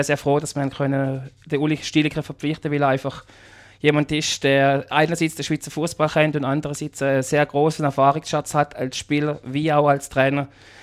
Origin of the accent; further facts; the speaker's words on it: Germany; Ich bin Walliser im Herzen, aber mein Pass, da ist ein grosser Adler drauf, als ich bin ein Deutscher.